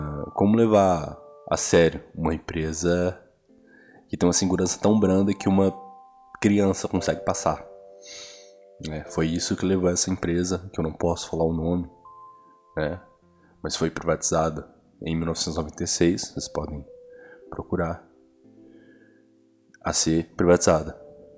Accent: Florianópolis, Santa Catarina, Brazil; born there; Tudo se inicia lá em Florianópolis, Floripa, onde eu nasci em 1989.

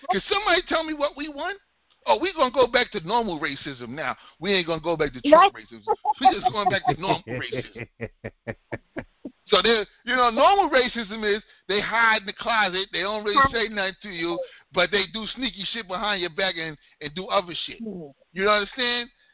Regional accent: New York, United States; Like, we're from New York, and we understand who the fuck he is.

